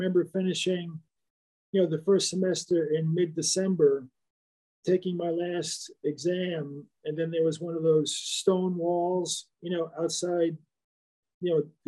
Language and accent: English; New York, United States; moved away; But I'd be lying if I didn't say, you know, growing up in New York and moving to the South in 1972, you know, wasn't a huge adjustment.